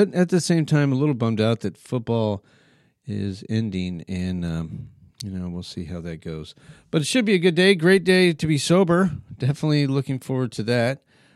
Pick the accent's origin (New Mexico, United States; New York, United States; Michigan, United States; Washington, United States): New Mexico, United States; Albuquerque; I grew up in Albuquerque. My mom was a huge Cowboys fan, right?